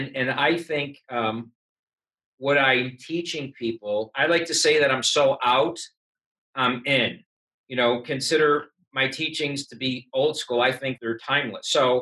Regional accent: Buffalo, New York, United States; I grew up in Buffalo, New York, you know, snow country.

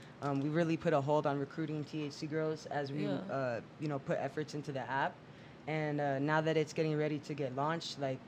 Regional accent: Miami, Florida, United States; Yeah, no, I'm actually from Miami.

